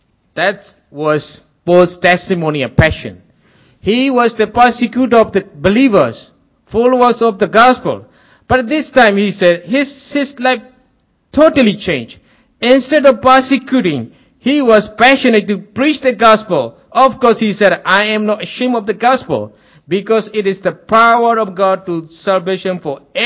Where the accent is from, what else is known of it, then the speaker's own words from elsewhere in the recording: Rakhine State, Myanmar; even though I came from the Buddhist background and I was born in the Buddhist family, and even though I was a Buddhist monk, when I became a believer, they do not recognize me as one of the Arkanese. I am an Arkanese.